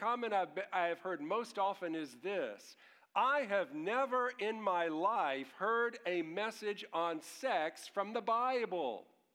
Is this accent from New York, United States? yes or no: no; Louisville, Kentucky, United States; My job was to deliver display equipment to stores and businesses all over my hometown of Louisville.